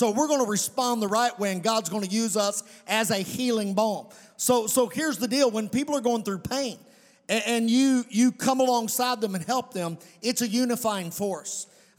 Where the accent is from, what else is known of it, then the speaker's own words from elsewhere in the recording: Kentucky, United States; I'm from Webster County, Kentucky.